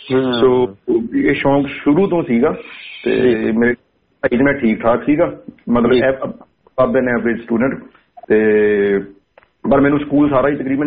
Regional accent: Akalgarh, Punjab, India; now in Brisbane, Australia; ਮੇਰਾ ਪਿੰਡ ਅਕਾਲਗੜ੍ਹ ਹੈ, ਜ਼ਿਲ੍ਹਾ ਪਟਿਆਲਾ, ਤੇ ਪਟਿਆਲੇ ਚ ਆਖਰੀ ਪਿੰਡ ਪੈ ਜਾਂਦਾ, ਤੇ ਇਹ ਅਮਲੋਹ ਪਾਸ ਤੋਂ ਅਮਲੋਹ ਨਾਭੇ ਦੇ ਲਾਗੇ ਪੈ ਜਾਂਦਾ। ਤੇ ਮੈਨੂੰ 8-9 ਸਾਲ ਹੋ ਗਏ ਇੱਥੇ ਬ੍ਰਿਸਬੇਨ ਚ ਰਹਿੰਦੇ ਨੂੰ

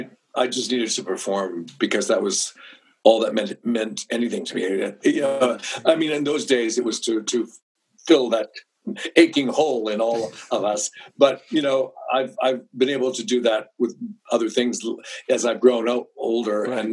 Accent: London, Ontario, Canada; And she also had her own television show when I was growing up in London, Ontario, At Home with Hope Garber.

